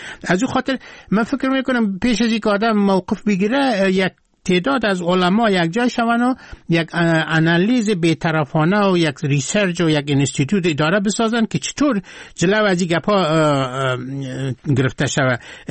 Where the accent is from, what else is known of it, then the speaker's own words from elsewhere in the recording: Afghanistan; ما از افغانستان هستم